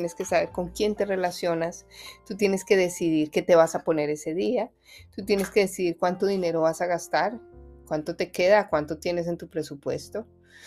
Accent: Colombia; now in United States; yo siempre he sido una mujer mixta, colombiana, la única colombiana de todos, mi familia, todos nacieron acá, menos yo, y pues ahora vivo acá y soy americana también, tengo las dos nacionalidades.

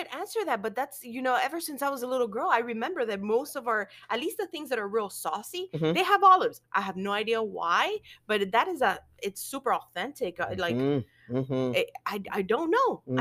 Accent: Miami, Florida, United States; moved away; You know, when I first moved here, it was I missed home. I'm from Miami, Florida.

